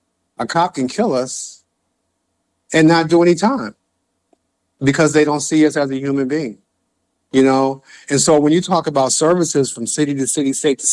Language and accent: English; Chicago, Illinois, United States; I was born and raised in Southside Chicago in 1960. And, you know, we all knew each other two, three, four blocks away.